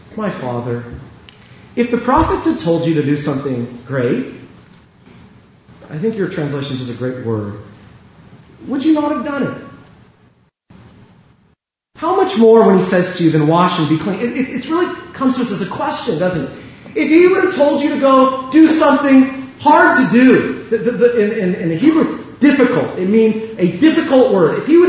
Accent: California, United States; I grew up in the Central Valley. Did you know there's a big hole up there? It's called the Central Valley. It's not a nice place. There's a lot of cows there.

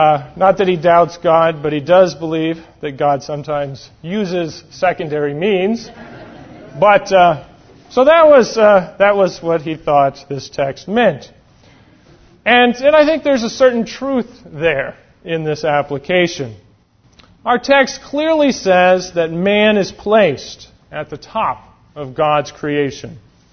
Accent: Alaska, United States; And we grew up in Alaska.

